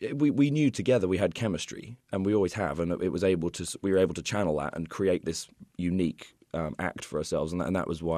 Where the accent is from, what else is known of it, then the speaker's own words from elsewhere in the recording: United Kingdom; now in United States; I'm just as proud of sort of being a kind of, you know, adopted American as I am as being British.